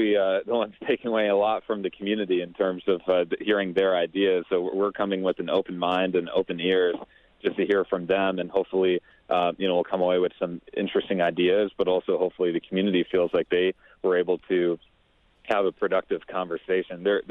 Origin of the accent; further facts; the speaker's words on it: Wisconsin, United States; The one that's most meaningful is my home state of Wisconsin, and I'm actually calling from here in Brookfield, Wisconsin, right now.